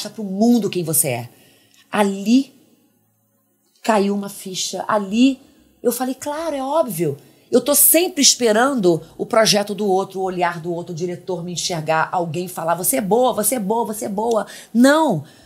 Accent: Macaé, Rio de Janeiro, Brazil; born there; Eu nasci na cidade de Praia, em Macaé

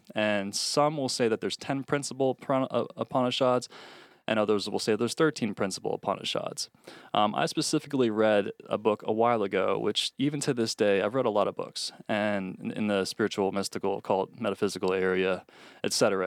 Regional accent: United States; I'm from America, so a lot of these things I've come to know or whatever

